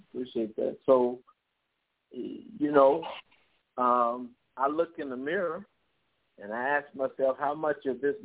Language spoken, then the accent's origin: English; Chicago, Illinois, United States; I grew up in Chicago, in the urban city, in the concrete jungles of Chicago. And I don't mean on the outskirts. I mean in the inner core of the city.